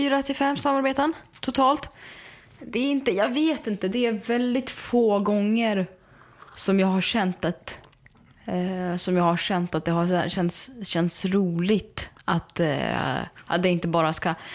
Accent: Smedjebacken, Dalarna County, Sweden; Så att jag åkte till Smedjebacken till Dalarna där jag växte upp.

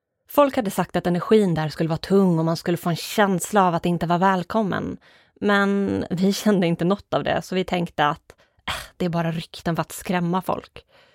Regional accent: Ödeshög, Östergötland, Sweden; Jag är nu 30 år gammal och född och uppvuxen i Ödeshög.

